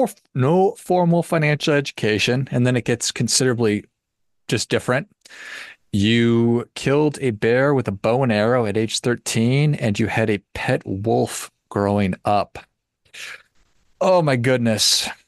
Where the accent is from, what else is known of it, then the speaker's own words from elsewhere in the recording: Duluth, Minnesota, United States; I mentioned to you, I grew up in Duluth, Minnesota, and we had the John Bear Grease sled dog race every year.